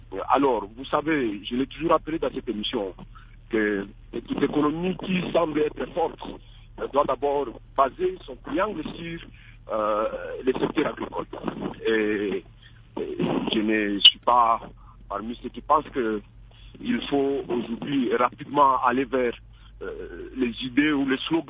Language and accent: French; Ituri, DR Congo; présenter mes condoléances à toutes les familles trouvées chez moi en Ituri